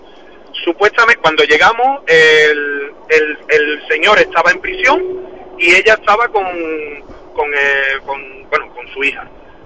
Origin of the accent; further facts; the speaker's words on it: Cádiz, Andalusia, Spain; now in Turre, Spain; sí, pero soy gaditano